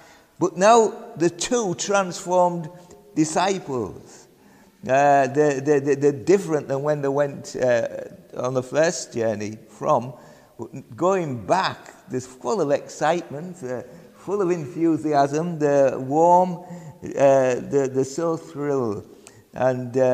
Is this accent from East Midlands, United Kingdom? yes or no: no; Yorkshire and the Humber, United Kingdom; accent: Yorkshire; He said, why does that young man from England, he said, keep saying, you know, keep boozing? My Yorkshire accent, you see.